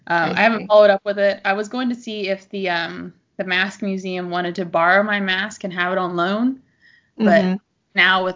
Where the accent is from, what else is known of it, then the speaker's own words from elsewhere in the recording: Ohio, United States; That's and then Candom Park, which are things that I grew up with because I grew up in Southern Ohio.